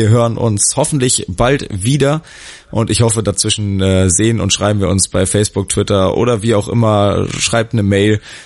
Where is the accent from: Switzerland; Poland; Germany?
Germany; Hesse; da sehr im Rhein-Main-Gebiet unterwegs bin, weil es meine Heimat ist